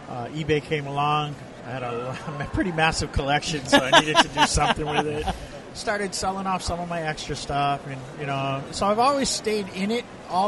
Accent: Hawaii, United States; now in Kona, United States; Matter of fact, I'm originally from Maui, so I started at the old Kahului swap meet back in the day.

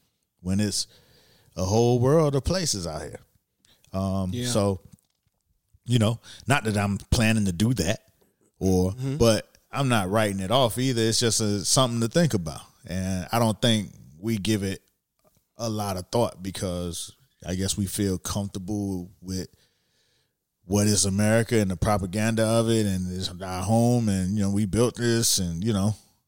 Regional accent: Miami, Florida, United States; Where you from? I'm from Miami.

